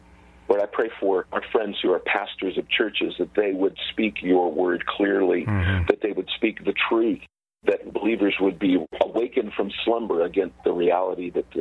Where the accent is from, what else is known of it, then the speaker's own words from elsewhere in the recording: United States; which is mind-blowing for me to hear, being an American, and thinking, we're always going to have freedom.